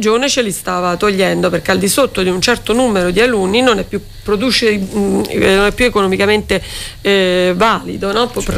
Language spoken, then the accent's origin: Italian; Fiumicino, Lazio, Italy; quando io dico magari in altre regioni d'Italia che vengo da Fiumicino